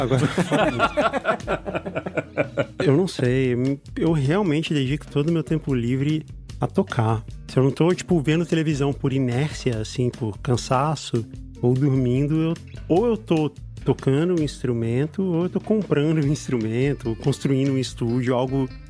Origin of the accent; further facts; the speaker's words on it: Brasília, Federal District, Brazil; Eu cresci em Brasília nos anos 90, né?